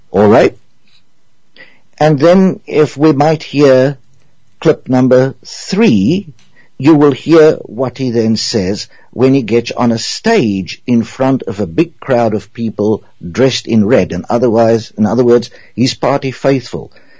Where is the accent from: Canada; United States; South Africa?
South Africa; first language Afrikaans; English is a second language; It is Afrikaans, my language, my mother tongue, for farmer.